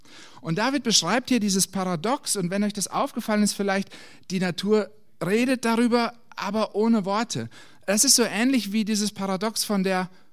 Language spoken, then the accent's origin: German; Hesse, Germany; Ich war letzte Woche in Hessen, wo ich aufgewachsen bin